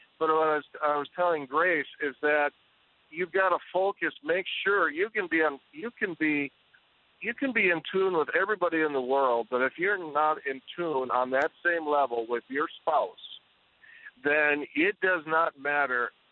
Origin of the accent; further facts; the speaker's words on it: Fargo, North Dakota, United States; Hey, yes, actually, I'm from Fargo, but I'm traveling right now.